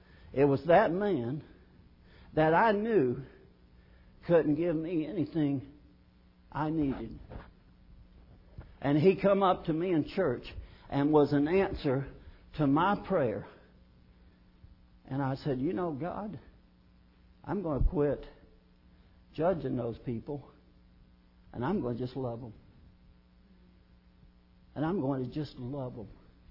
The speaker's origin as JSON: {"language": "English", "town": "Little Mud", "region": "Kentucky", "country": "United States", "said": "I'll just tell you, I'm from Little Mud, Kentucky. Little Mud, Kentucky. Nobody knows where that is."}